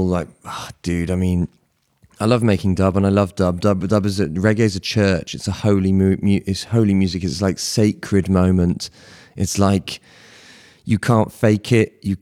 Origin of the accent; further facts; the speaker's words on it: Bristol, South West England, United Kingdom; I was living by the seaside in the outskirts of Bristol.